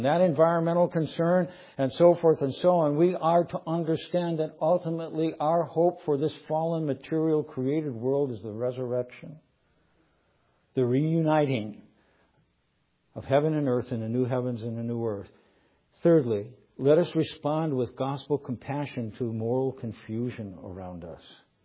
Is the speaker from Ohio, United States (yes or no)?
yes; Cleveland, Ohio, United States; I grew up in Cleveland in the 70s. Cuyahoga River caught on fire.